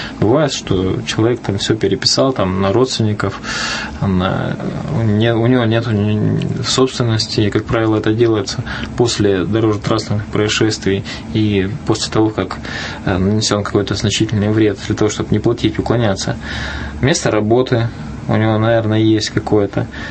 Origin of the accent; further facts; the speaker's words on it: Arkhangelsk Oblast, Russia; я сам родом из Архангельской области